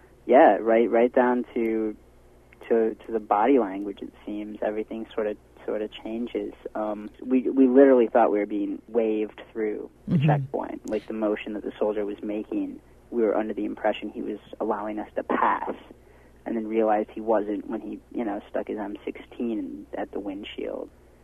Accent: United States; And I'm American. I speak American English

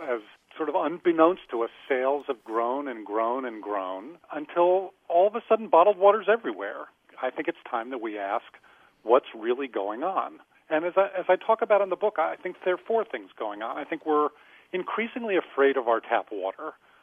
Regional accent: New York City, New York, United States; I grew up in New York City originally, a city that has a wonderful public water supply.

